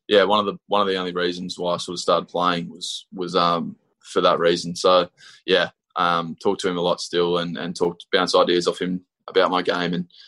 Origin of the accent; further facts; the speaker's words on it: Australia; growing up in Australia, you're used to the pace on the ball